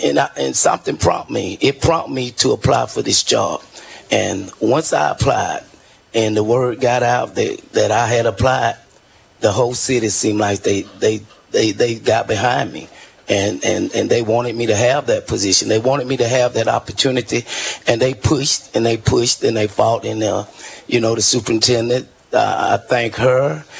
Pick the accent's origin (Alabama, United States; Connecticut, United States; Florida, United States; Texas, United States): Alabama, United States; Sylacauga; I am so proud to say that I'm from Silicaga, Alabama.